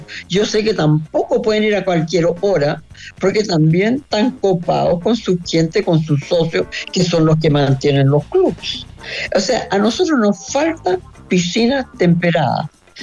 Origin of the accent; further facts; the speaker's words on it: Chile; porque así somos los chilenos, pues demolemos todo lo que se nos ocurre.